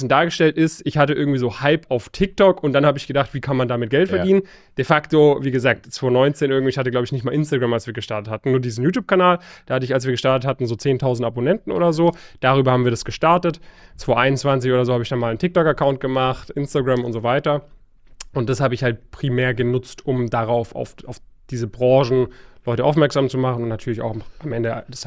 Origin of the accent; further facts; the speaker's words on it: Stuttgart, Baden-Württemberg, Germany; now in Frankfurt, Germany; Okay, aufgewachsen in der Nähe von Stuttgart, habe dann 2018 mein Studium in Frankfurt angefangen